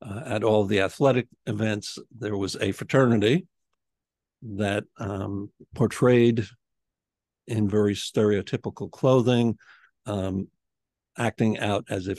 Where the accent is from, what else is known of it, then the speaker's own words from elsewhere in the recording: Maywood, New Jersey, United States; also born or lived in Hackensack; No, actually, I grew up in Maywood, New Jersey, and Hackensack, New Jersey. So just north of here, and still in suburban New York City.